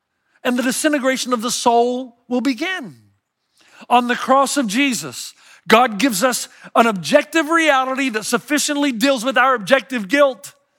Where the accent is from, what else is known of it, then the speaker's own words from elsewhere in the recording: Tennessee, United States; I remember playing a game when we were growing up in Tennessee